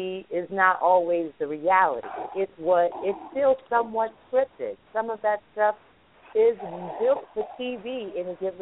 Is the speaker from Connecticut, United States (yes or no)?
no; New York, United States; Big up to the Bronx. I'm from the Bronx.